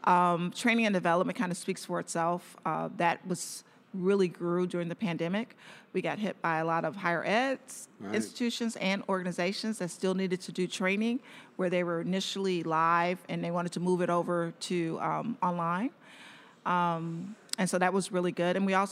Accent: Detroit, Michigan, United States; It's in Michigan. I'm from Detroit.

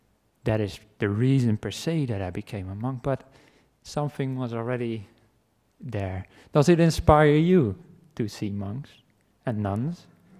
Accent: Netherlands; I come from the Netherlands

